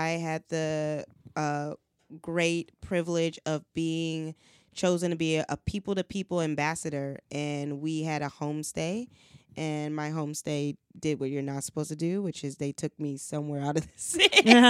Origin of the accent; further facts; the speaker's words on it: Chicago, Illinois, United States; also born or lived in Memphis, Tennessee; I have to constantly like let people know, as someone who's raised in Memphis, Tennessee, and Chicago